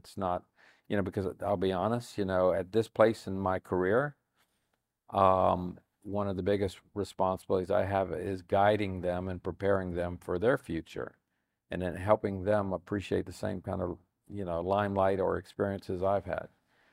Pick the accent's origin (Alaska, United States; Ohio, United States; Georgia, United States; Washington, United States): Alaska, United States; also born or lived in Southern US; I'm actually from Alaska, and we actually have a summer home.